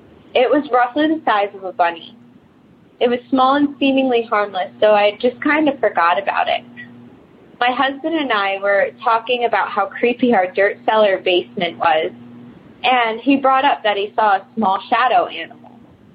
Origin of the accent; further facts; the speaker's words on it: New York, United States; I'm from New York. I used to live in an old farmhouse built in the 1800s.